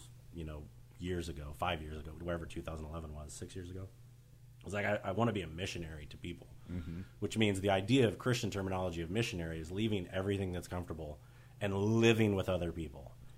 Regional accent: United States; I grew up in Capitol Hill, and then I, you know, moved away after high school and stuff. Moved back.

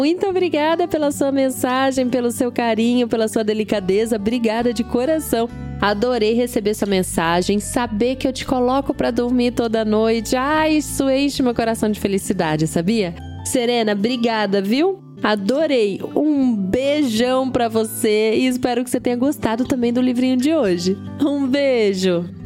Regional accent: Campinas, São Paulo, Brazil; A gente é de Campinas, em São Paulo.

